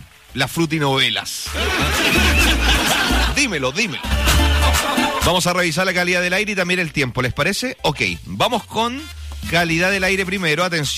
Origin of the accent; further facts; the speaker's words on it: Chile; ¿Será que como chilenos estamos muy preocupados, estresados?